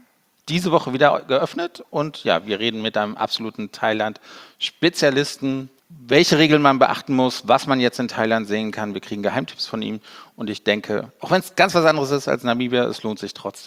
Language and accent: German; Düsseldorf, North Rhine-Westphalia, Germany; Als Düsseldorfer freue ich mich sehr.